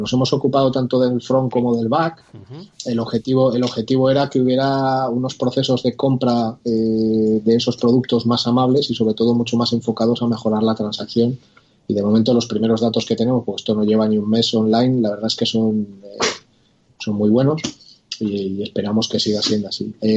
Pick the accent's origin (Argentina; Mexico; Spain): Spain; Aragon; now in Zaragoza, Spain; yo estoy en Zaragoza porque yo soy aragonés como mis socios